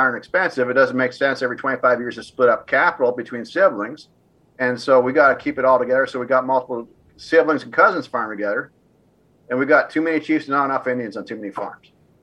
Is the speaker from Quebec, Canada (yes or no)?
no; Ontario, Canada; now in Mount Vernon, United States; north of Mount Vernon, Iowa here. So we love it here.